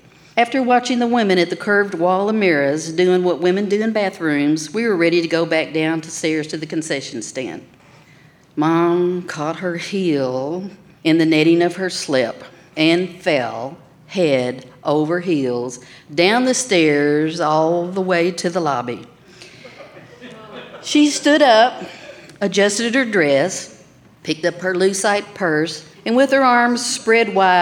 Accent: Little Rock, Arkansas, United States; I grew up in Little Rock in the 60s, and I have wonderful memories of taking a bus downtown to go to the movies at the Arkansas Theater.

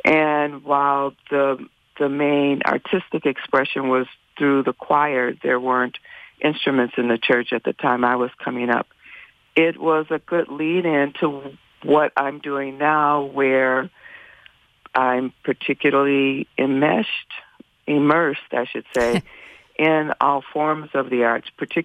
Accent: Chicago, Illinois, United States; as well as growing up in Chicago, where there were lots of opportunities to really experience live music

